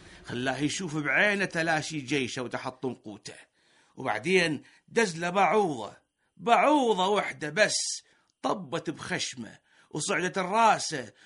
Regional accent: Iraq; وإحنا هنا كعراقيين نبعث رسالة ود ومحبة إلى الشعب الأمريكي

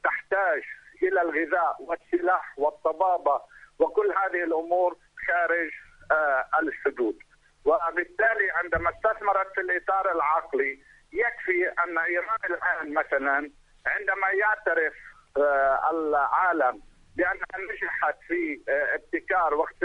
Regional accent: Lebanon; وعندنا في لبنان نماذج كثيرة من علماء ومخترعين

